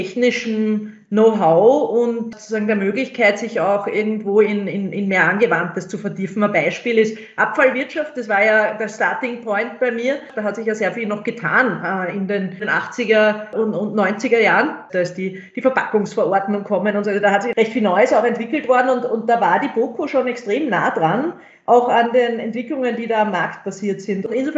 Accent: Linz, Upper Austria, Austria; Ich bin aus Linz und bin in ein neusprachliches Gymnasium dort gegangen.

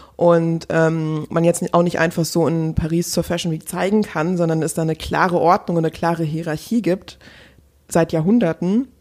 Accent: Hesse, Germany; also ich bin im Frankfurter Umland groß geworden

